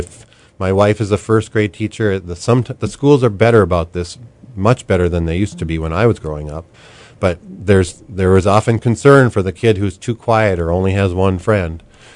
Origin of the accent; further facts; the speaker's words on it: Detroit Lakes, Minnesota, United States; Well, I grew up in the Minnesota area in Detroit Lakes, Minnesota